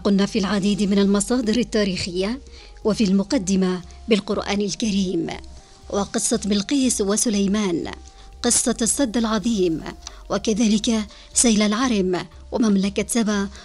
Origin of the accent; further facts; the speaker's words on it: Yemen; سامعين الكرام، بلادنا اليمن تعتبر من أشهر البلدان في أصالتها الحضارية وفي تاريخها المشرق.